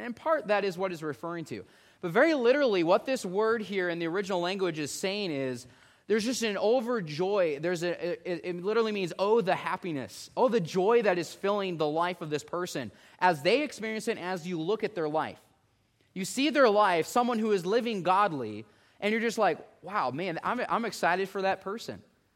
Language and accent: English; Illinois, United States; Now, I think where I grew up in Illinois, we had a lot of trees.